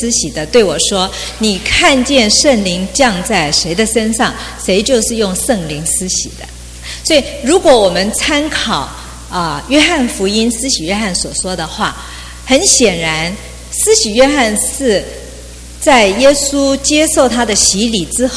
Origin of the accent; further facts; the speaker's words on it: China; 我们中国人很客气哈